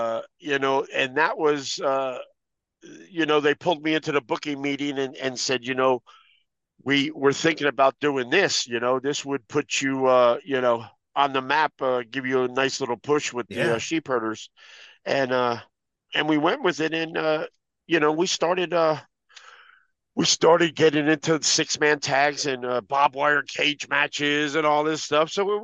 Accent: New Jersey, United States; I was born and raised in New Jersey, and right out of high school, I started.

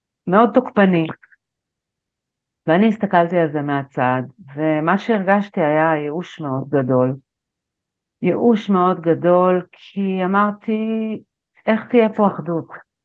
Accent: Nir Oz, Southern District, Israel; אני בת קיבוץ ניר עוז

